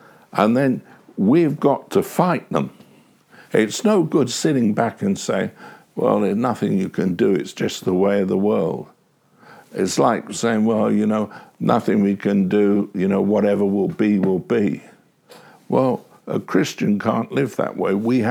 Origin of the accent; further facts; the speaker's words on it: England, United Kingdom; Now, you're looking, and we as English people have tribal customs.